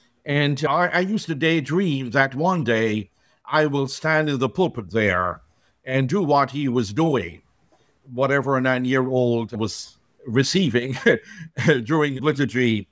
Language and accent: English; Guyana; And I grew up in the Lutheran Church in Guyana.